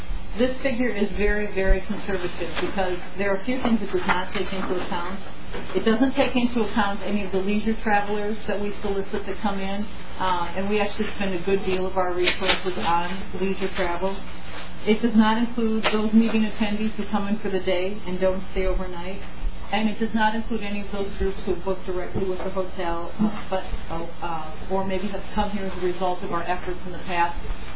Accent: South Dakota, United States; also born or lived in New Haven, Connecticut; I'm originally from the Midwest, but recently relocated from the New Haven, Connecticut area. I was there for 7 years, but grew up in South Dakota.

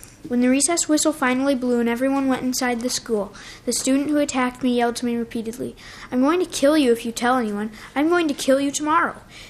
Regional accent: Forest Lake, Minnesota, United States; I'm from Forest Lake.

